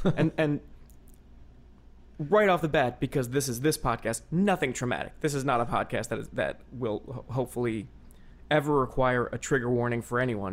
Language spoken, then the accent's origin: English; New Jersey, United States; we would have a garden growing up in Jersey where my mom would plant tomatoes and corn